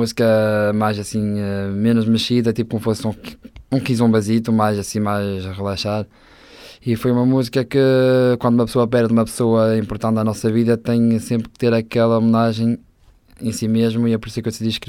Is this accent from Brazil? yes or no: no; Portugal; mas não há nada como o nosso Portugal. Festas assim de aldeia, não há nada como o nosso Portugal.